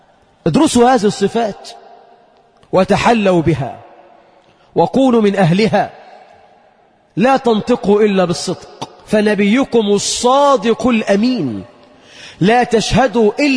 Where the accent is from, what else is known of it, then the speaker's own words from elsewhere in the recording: Egypt; اللهم اجعل بلدنا مصر خير البلاد، واجعل شعبها خير العباد